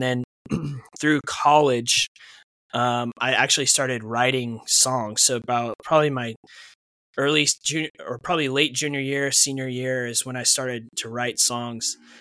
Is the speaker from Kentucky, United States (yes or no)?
no; Nashville, Tennessee, United States; So growing up in Nashville, I still love it there.